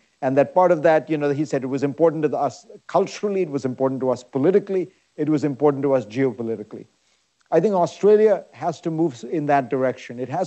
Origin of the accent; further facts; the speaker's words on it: India; I grew up in India, Michael, in the 1970s.